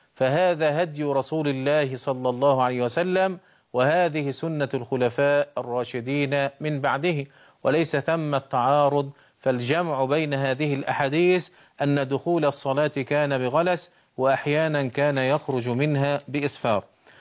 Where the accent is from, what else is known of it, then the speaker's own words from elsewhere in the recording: Egypt; عندنا في مصر